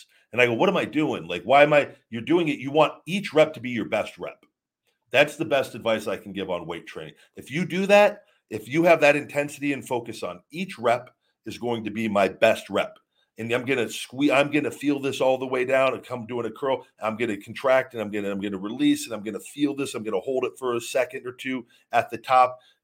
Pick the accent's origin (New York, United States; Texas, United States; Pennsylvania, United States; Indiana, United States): Texas, United States; College Station; I'm from College Station, Texas.